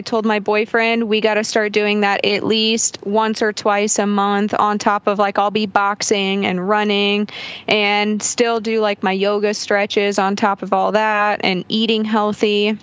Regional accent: St. Charles, Missouri, United States; We told him we're like from the St. Charles, St. Louis area.

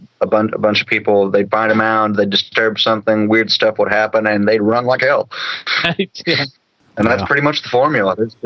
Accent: Fort Gay, West Virginia, United States; in Fort Gay, my hometown, the football field used to have an actual mound there

